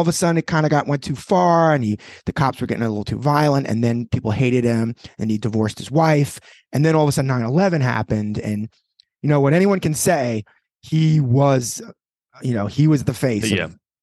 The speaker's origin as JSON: {"language": "English", "region": "New York", "country": "United States", "tie": "born or raised there", "said": "Cause you know, we grew up in New York"}